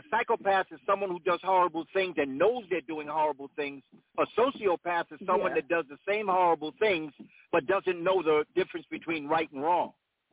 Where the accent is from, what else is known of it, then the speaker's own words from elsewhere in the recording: New York City, New York, United States; I'm a New Yorker. I was raised here.